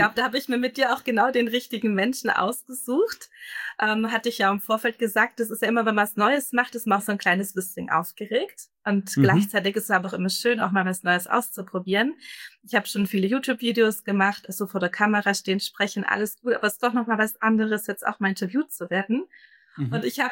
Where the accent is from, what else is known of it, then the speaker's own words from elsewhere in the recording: Ellwangen, Baden-Württemberg, Germany; accent: Swabian; den leichten Dialekt, den man vielleicht raushört, ist das Schwäbische. Ich bin im Osterkreis aufgewachsen. mehr Schwäbisch kann ich auch tatsächlich nicht, weil meine Eltern mehr Hochdeutsch gesprochen hatten. Genau, und da bin ich in Ellwangen aufgewachsen, eine schöne Kleinstadt mitten im Schwabenländle.